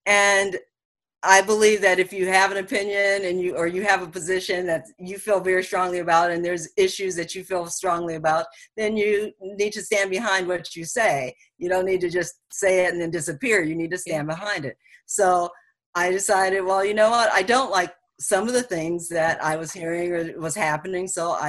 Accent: Detroit, Michigan, United States; now in Rio Dell, United States; Because I'm from Michigan, Detroit, Michigan.

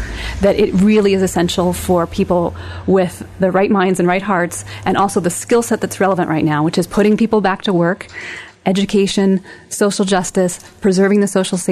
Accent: Seattle, Washington, United States; I came from Seattle, so grunge is still something that I listen to when I need to.

